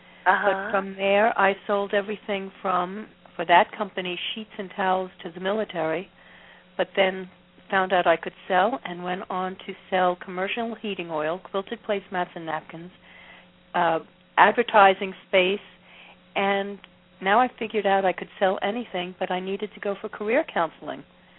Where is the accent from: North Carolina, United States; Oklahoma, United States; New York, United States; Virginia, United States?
New York, United States; now in Gilbert, United States; Really there's a pride that I have about being a New Yorker, even though now I'm transplanted and living in Gilbert, Arizona.